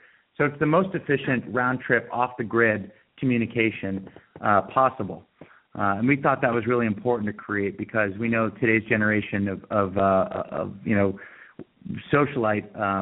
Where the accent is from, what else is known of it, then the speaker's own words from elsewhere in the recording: Sun Valley, Idaho, United States; So, I grew up in Sun Valley, Idaho. I'm kind of a ski bum by trade